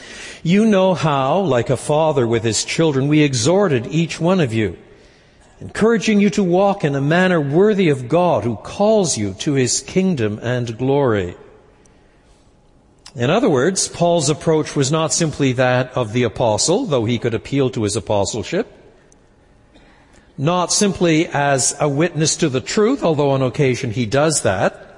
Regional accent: Quebec, Canada; I was brought up in French Canada.

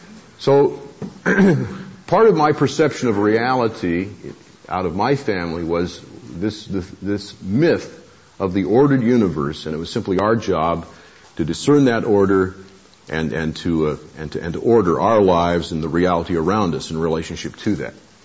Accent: California, United States; I was born in California in 1937 into a family of farmers and teachers, which means we were conservative Republicans.

